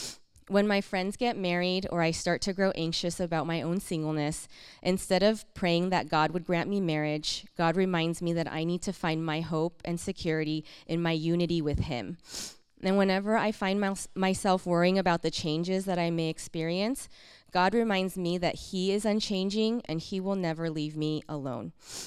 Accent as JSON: {"language": "English", "region": "California", "country": "United States", "tie": "born or raised there", "said": "I grew up in Southern California, and I plan to stay put."}